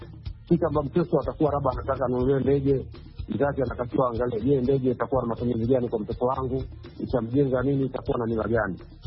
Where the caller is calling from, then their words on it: Bagamoyo, Pwani, Tanzania; natokea pwani ya Tanzania, wilaya ya Bagamoyo, kitongoji cha Ukuni.